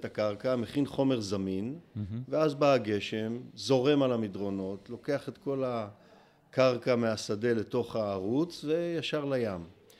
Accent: Northern District, Israel; אנחנו מעמק הירדן במקור, ויש גם חקלאים ברביבים.

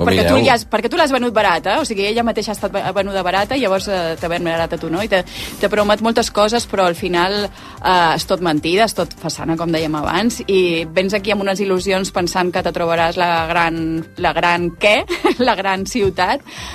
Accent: Balearic Islands, Spain; jo que som de Mallorca encara un not més, no? És a dir, les Balears no existim per la resta de Catalunya.

